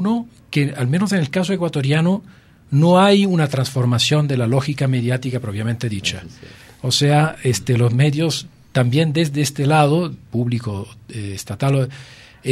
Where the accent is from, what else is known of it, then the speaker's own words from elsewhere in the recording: Italy; yo que vengo de Italia, me hace recordar en los años 70, en Italia